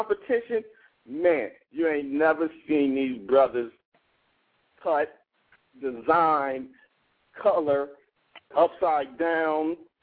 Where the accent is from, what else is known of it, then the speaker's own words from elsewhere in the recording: Columbus, Ohio, United States; I'm from Columbus, Ohio.